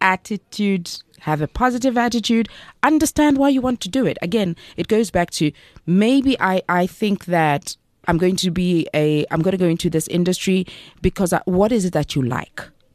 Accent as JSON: {"language": "English", "country": "Zambia", "said": "I'm originally from Zambia. So like in Zambia and other African countries"}